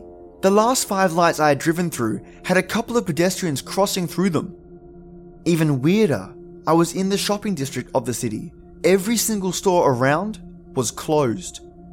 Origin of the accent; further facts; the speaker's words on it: Austin, Texas, United States; Originally, I'm from Austin, and one thing I can never get used to is the total lack of nightlife here compared to there.